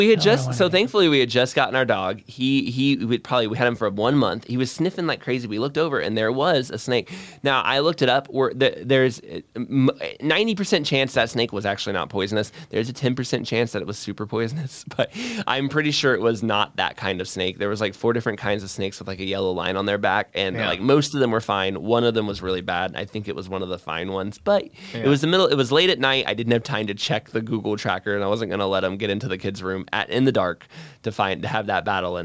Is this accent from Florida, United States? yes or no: yes; Florida, United States; So, see, growing up in Florida, we would have, where I lived, we had snakes get into our yard and stuff on a not infrequent basis.